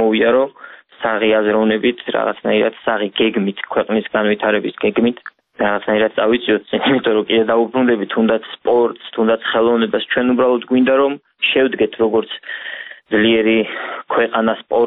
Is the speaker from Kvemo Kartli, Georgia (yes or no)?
yes; Rustavi, Kvemo Kartli, Georgia; მე რუსთავოზე გავიზარდე, რუსთავოზე ვცხოვრობ